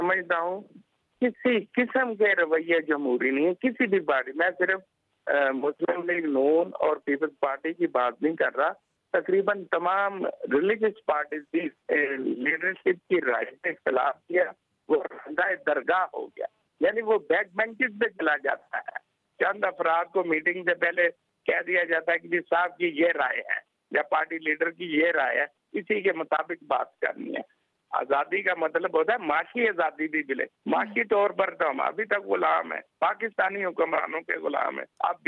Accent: Lahore, Punjab, Pakistan; تو یہ تو اپنے شہر لاہور میں پینے کا صاف پانی مہیا نہیں کر سکے.

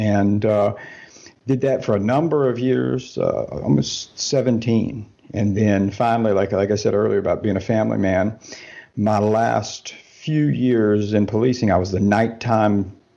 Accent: the South, United States; I am from the States, grew up, spent my whole life in the southern United States right there in the antebellum.

